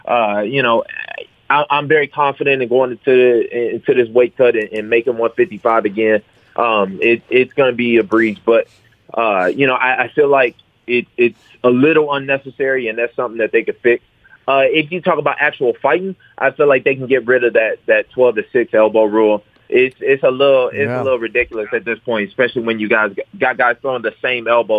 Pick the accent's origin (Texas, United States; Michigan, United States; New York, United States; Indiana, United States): Michigan, United States; Detroit; moved away as an adult; also born or lived in Grand Rapids, United States; now in Las Vegas, United States; Well, no, I grew up in Detroit. You know, I lived there until I was 19. Then I moved to Grand Rapids for 2 years while I was in college, and then, you know, then moved on to Vegas.